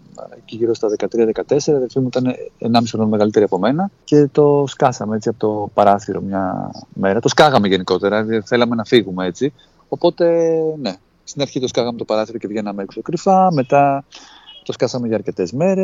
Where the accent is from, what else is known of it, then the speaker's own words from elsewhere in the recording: Athens, Attica, Greece; Γεννήθηκα στην Κυψέλη και έμεινα σε όλο το κέντρο της Αθήνας. Κολωνάκι, Γλυφάδα, Κεσαριανή, Πατήσια, Πλατεία Αμερικής, Σύνταγμα, Πλάκα.